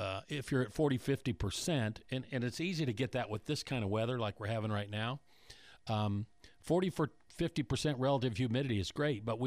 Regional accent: Colorado, United States; I grew up in Colorado and I'm part grizzly bear.

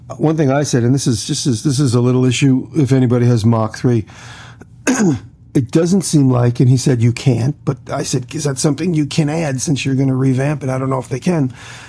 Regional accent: New York, United States; Growing up in New York, Carvel is a New York institution, Carvel ice cream.

